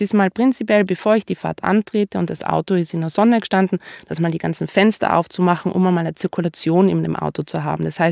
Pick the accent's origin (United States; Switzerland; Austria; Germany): Austria; Leine und Beißkorb ist so wie bei uns in Österreich, sollten immer im Gepäck dabei sein.